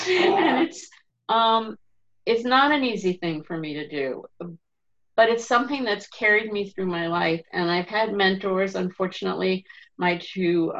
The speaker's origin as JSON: {"language": "English", "region": "New Jersey", "country": "United States", "tie": "born or raised there", "said": "That was my way of dealing with whatever was happening in my life since I grew up in New Jersey."}